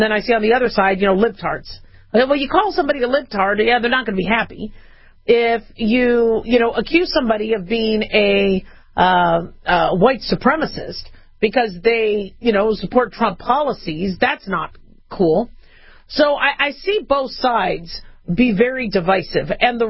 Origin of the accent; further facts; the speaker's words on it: United States; I mean, I'm an American.